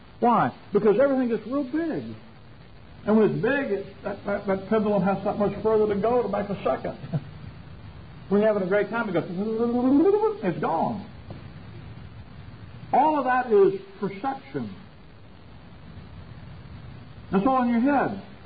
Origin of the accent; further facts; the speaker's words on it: Gulf Coast, United States; But you know, I was raised down on the Gulf Coast.